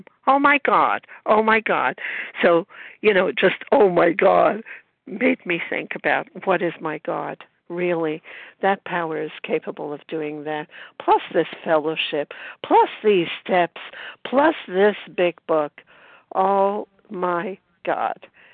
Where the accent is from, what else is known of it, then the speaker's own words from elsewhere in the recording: Brooklyn, New York, United States; I'm from Brooklyn, New York, recovered and very grateful.